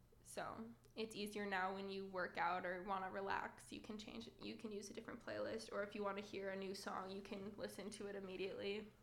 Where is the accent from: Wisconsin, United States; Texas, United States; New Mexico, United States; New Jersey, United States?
Wisconsin, United States; I'm 18. I'm from Southeast Wisconsin. I come from a small suburbs.